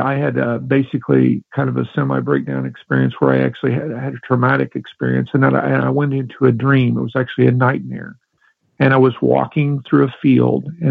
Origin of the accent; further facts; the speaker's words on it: Missouri, United States; now in Philadelphia, United States; I currently live in Philadelphia, but I'm not from here. I grew up in Missouri because my great-great-grandfather later settled in northern Arkansas.